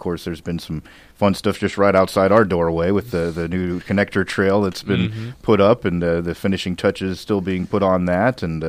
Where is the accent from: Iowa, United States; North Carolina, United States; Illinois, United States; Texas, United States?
Iowa, United States; Glenwood; I'm actually from the Glenwood area, and one of the gentlemen that was the main producers of that film is from Glenwood, so it's kind of neat with the Iowa connection there.